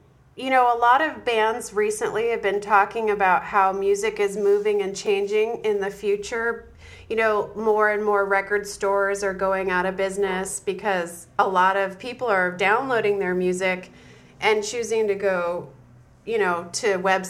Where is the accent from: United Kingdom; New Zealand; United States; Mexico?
United States; Seattle, Washington; now in San Diego, United States; I'm sitting here in San Diego, and I'm freezing. I'm just a wuss now, because I'm originally from Seattle